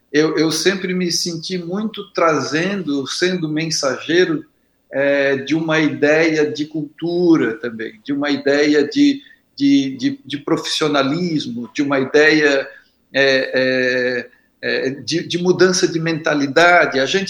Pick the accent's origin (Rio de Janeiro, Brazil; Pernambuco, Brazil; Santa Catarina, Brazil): Santa Catarina, Brazil; Florianópolis; Estou em Florianópolis. Eu sou natural de Florianópolis e resido em Florianópolis, né?